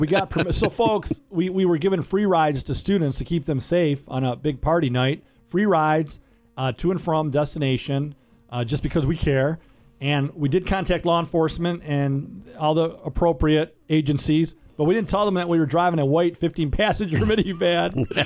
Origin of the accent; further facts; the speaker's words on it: Detroit, Michigan, United States; I can relate to some of their stories because when I was growing up in Metro Detroit, I made some poor choices.